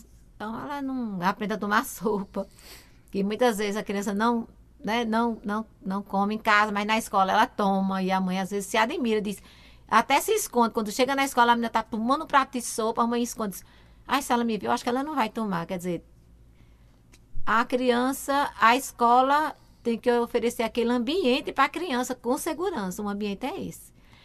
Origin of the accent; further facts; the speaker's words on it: Brazil; eu acho que nós, enquanto brasileiros, por exemplo, não precisamos festejar o Dia da Bruxa